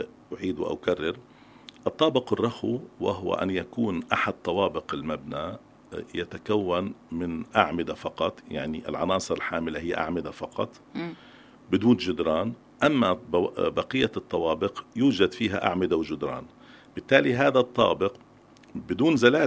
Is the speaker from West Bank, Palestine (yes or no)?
yes; West Bank, Palestine; كونه نحن الضفة الغربية عندنا في فلسطين والعديد من المناطق الفلسطينية بشكل عام هي مناطق جبلية